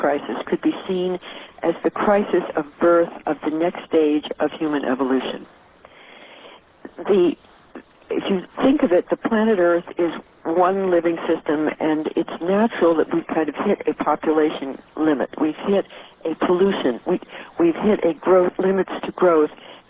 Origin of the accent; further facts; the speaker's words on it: New York City, New York, United States; born there; I'm a New Yorker, you know. I was born in New York City.